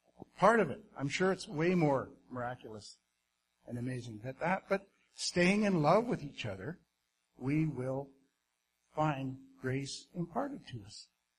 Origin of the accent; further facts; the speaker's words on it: Kimberley, British Columbia, Canada; I grew up in Kimberley, and we're right next to a ski hill